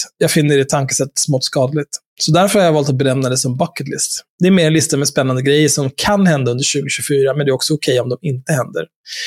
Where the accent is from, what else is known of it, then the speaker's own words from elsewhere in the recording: Palestine; Nej, som människorättsaktivist. Som palestinier kanske.